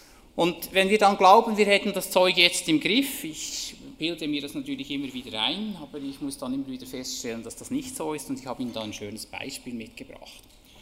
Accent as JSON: {"language": "German", "region": "Bern", "country": "Switzerland", "tie": "born or raised there", "said": "Das ist Bern, das ist meine Geburtsstadt und wo ich die Kindheit verbracht habe"}